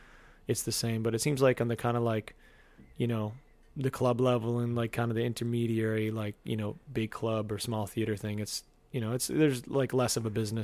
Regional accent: Andover, Massachusetts, United States; I grew up outside of Boston. Oh, yeah? In a town called Andover

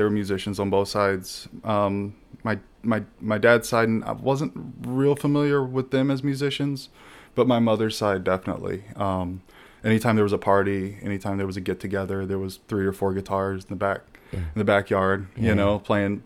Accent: Norfolk, Virginia, United States; also born or lived in Phoenix; Right next to Virginia Beach area, nice. Southeast side of the state.

